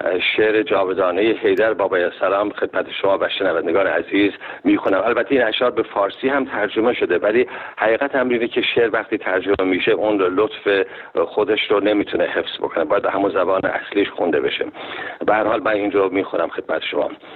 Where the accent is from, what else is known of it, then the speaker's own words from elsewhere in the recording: Iran; ما هممون ایرانی هستیم، مهمانهای بنده و خود من